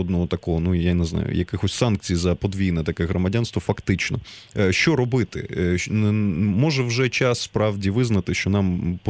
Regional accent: Odesa Oblast, Ukraine; моя рідна Одеська область

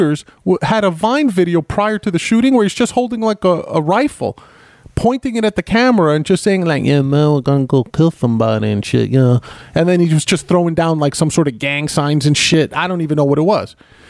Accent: Bronx, New York, United States; That was my father, you know, in the Bronx, because we grew up in the Bronx.

